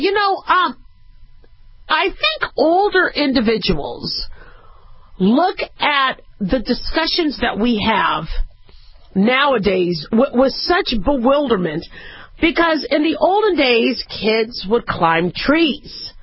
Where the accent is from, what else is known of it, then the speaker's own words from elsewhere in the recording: Phoenix, Arizona, United States; Now, mind you, I grew up in Phoenix, Arizona for most of my childhood. So there was a lot of cacti and not a lot of trees